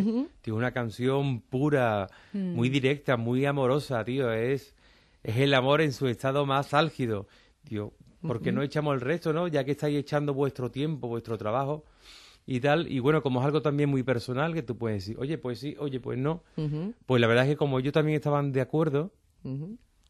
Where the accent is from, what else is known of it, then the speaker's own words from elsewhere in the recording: Seville, Andalusia, Spain; La etapa de mi infancia en Triana, en Sevilla, con mis abuelos